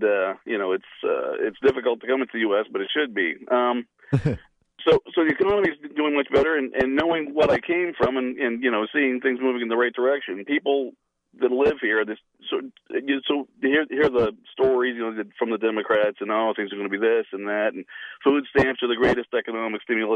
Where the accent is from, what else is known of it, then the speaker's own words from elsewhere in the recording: Canada; Oh, I came from Le Pire Pays dans tout le monde. I came from Canada.